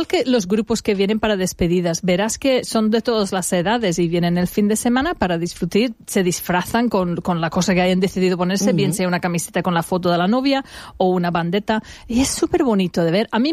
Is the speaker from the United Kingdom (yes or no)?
yes; United Kingdom; Y quiero hacer hincapié que eso en general en Gran Bretaña no pasa. Y no es por tirar por bajo mi pueblo en absoluto, pero no somos tan inclusives como en España.